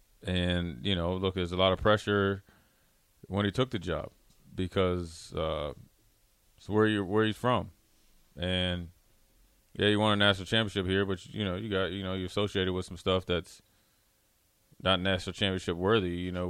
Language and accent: English; Minnesota, United States; I'm from Minnesota pretty much.